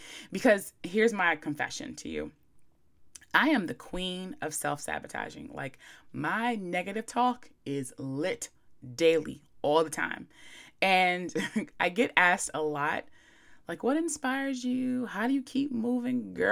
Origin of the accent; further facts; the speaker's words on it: Chestertown, Maryland, United States; I'm from a small town in Maryland. I'm not from Baltimore. Sorry to disappoint you. I'm from Chestertown, Maryland.